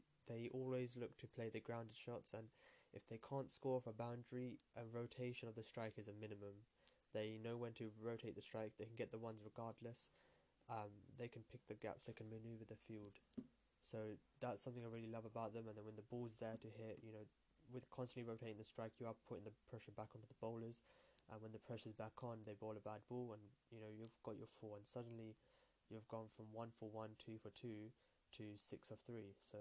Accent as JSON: {"language": "English", "country": "Pakistan", "said": "Fair enough, I am got Pakistani parents, I'm Pakistani, so it makes sense why."}